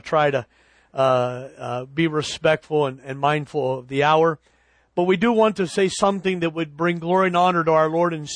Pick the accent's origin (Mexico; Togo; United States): Mexico; being that I'm a missionary from Mexico, time usually isn't very important to us.